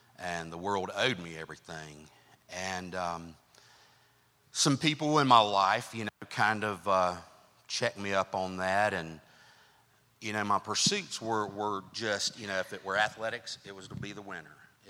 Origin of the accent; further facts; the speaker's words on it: Boone, North Carolina, United States; I grew up in Boone. I'm a Boone goon. Yeah. Grew up in Three Forks Baptist Church.